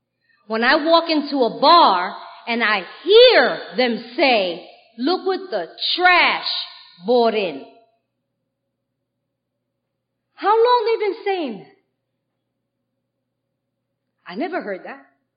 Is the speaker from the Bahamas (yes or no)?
no; Puerto Rico; first language Spanish; English is a second language; I got to do it in Spanish for the first time. You know, it's my first language. That was beautiful to tell my story.